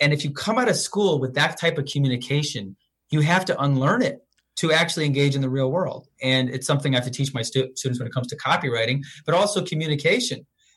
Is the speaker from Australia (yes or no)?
no; Rochester, New York, United States; And we're from Rochester, New York.